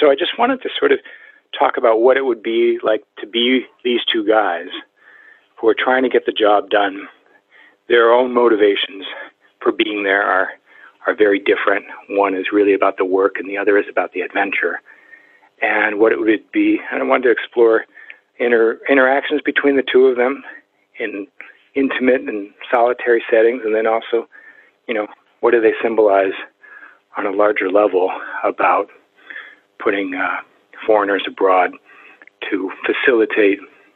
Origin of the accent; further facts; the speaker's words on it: United States; because I'm an American, people assume or might assume that these guys are Americans